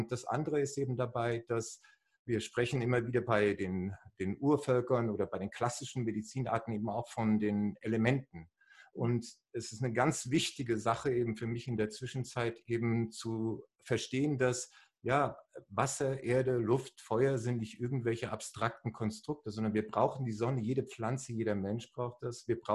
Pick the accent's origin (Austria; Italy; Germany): Germany; Ja, also ich komme eigentlich hier aus Deutschland, aber schon als Kind hat es mich immer nach außen gezogen.